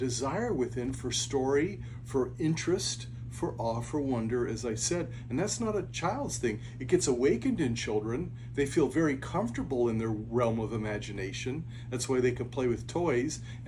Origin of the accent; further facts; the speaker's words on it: Colorado, United States; I grew up in Colorado. I felt that all the time when I went to the mountains growing up.